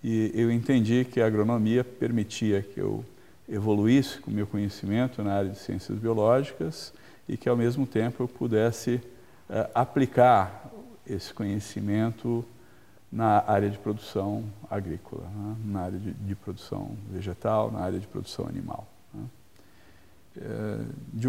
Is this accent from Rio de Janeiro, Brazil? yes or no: no; São Paulo, Brazil; Bom, eu sou paulistano.